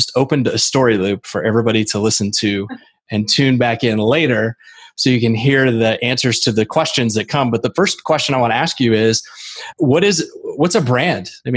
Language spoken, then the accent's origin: English; Indiana, United States; also born or lived in Colorado / Arizona; I grew up in Indiana, which is, humid too. And so moving to Colorado or even Arizona, where my wife and I met, it's a very dry environment.